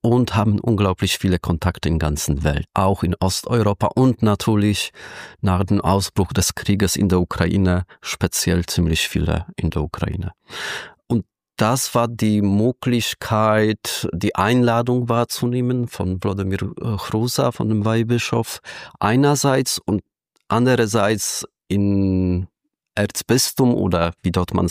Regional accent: Poland; Ja, ich komme aus Polen, daher

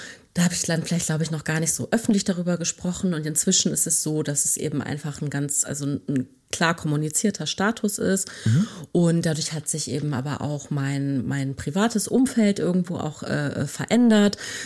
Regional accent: Lower Saxony, Germany; wir sind beide in Niedersachsen aufgewachsen.

